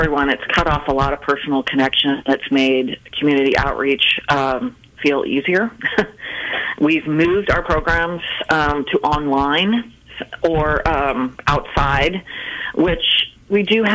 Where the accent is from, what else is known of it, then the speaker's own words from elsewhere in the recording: Kansas City, Missouri, United States; also born or lived in Arizona; I was born in Kansas City, Missouri, at Research Hospital. I've lived here most of my life, with the exception of a bit in Arizona in between. But otherwise, I'm a Kansas City girl, born and bred.